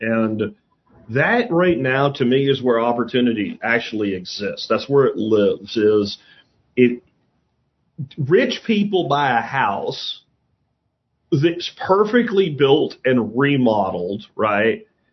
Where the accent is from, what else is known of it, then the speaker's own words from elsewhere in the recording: Pennsylvania, United States; because I grew up in Schuylkill County.